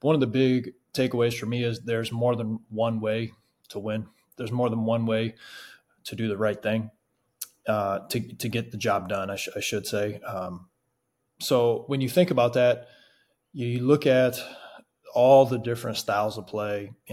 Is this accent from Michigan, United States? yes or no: yes; Michigan, United States; also born or lived in Ohio / Richmond, Indiana; Born and raised in Michigan, spent some time in Ohio, even spent a year in Indiana.